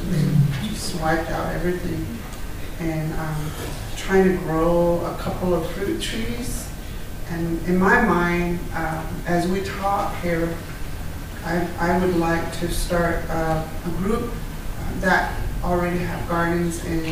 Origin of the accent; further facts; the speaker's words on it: Church Rock, New Mexico, United States; And I am from Church Rock. North of there it's called White Point, Tatadai. So that's where I'm at.